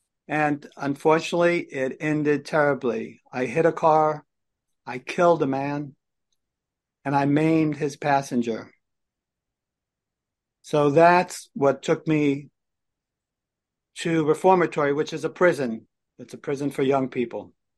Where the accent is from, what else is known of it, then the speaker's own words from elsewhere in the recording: The Bronx, New York, United States; I grew up in the Bronx in New York.